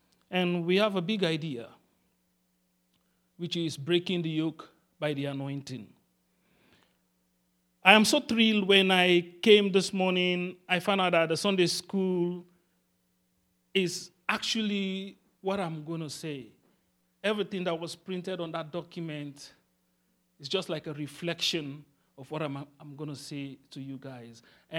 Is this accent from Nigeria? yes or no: no; Sierra Leone; So in Africa, we come from Sierra Leone.